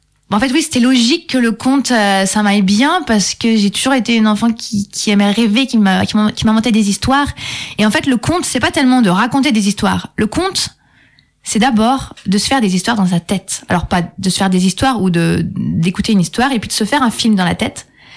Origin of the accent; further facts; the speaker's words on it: Saint-Étienne, Auvergne-Rhône-Alpes, France; j'ai fait une école d'éducateur spécialisé vers Saint-Étienne. C'est là d'où je viens.